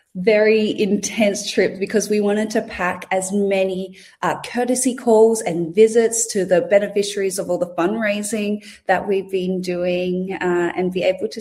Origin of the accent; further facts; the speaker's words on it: Australia; As a Filipino born and raised in Australia, I really see myself as a bit of a bridge between Australia and the Philippines.